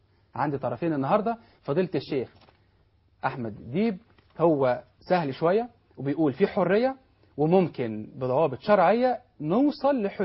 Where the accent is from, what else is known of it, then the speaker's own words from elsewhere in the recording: Egypt; انا من مصر رحت السعوديه, رحت الكويت